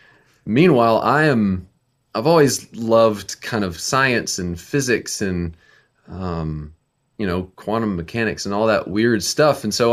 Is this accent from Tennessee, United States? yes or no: yes; Nashville, Tennessee, United States; And we're from Nashville, Tennessee.